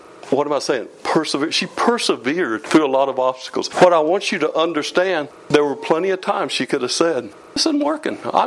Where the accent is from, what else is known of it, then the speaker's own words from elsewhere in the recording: Texas, United States; You know, I grew up in the Panhandle of Texas, and boy, when the thunderstorms come, you look out of the cloud